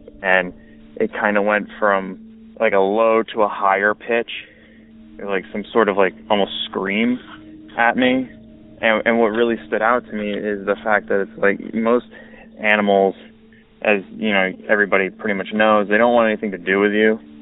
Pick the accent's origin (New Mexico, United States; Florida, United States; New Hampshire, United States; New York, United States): New Hampshire, United States; Loudon; I'm from the New Hampshire area, specifically Loudoun.